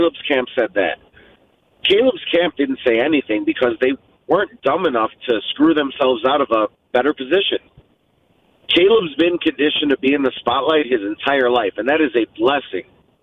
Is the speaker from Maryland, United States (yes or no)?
no; Chicago, Illinois, United States; This is me. I was raised in Chicago